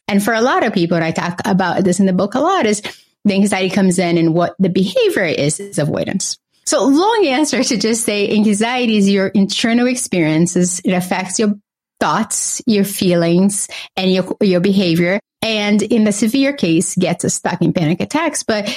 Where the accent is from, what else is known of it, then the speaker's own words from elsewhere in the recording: Brazil; now in United States; I grew up in Brazil with a single mother. We had very little resources for a period of our lives.